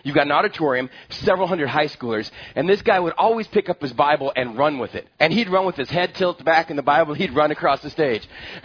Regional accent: El Paso, Texas, United States; I've mentioned before about growing up in West Texas, and just especially for a boy, I thought it was the absolute best place to grow up.

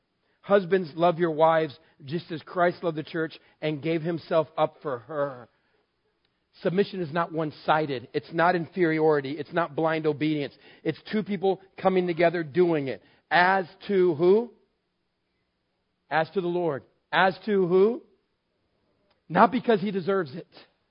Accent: Texas, United States; See, I grew up in West Texas with a bunch of boys, a very big, strong dad, a very strong mom.

